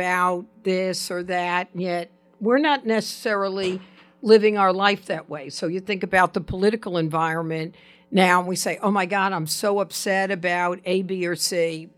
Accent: New York, United States; I'm from New York, there are none.

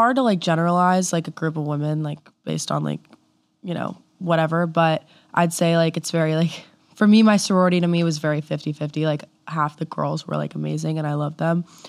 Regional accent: Jacksonville, Florida, United States; Yeah, I mean, I'm from Jacksonville, Florida. I moved around a lot, like as a kid, but that's where I ended up for like middle school, high school, all that.

